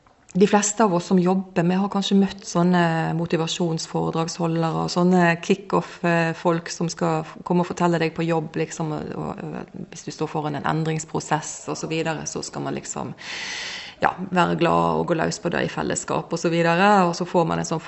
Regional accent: Hjelmås, Vestland, Norway; Jeg kommer fra Nordhordland, Hjelmås i Nordhordland.

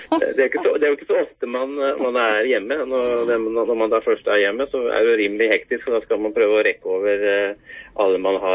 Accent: Vestland, Norway; når jeg er hjemme i Sogn, spesielt på sommeren, så må jeg på Molden for å få med meg det

